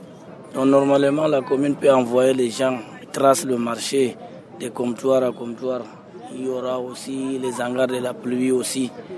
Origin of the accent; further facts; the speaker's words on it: Maroua, Far North, Cameroon; Je viens de Maroua.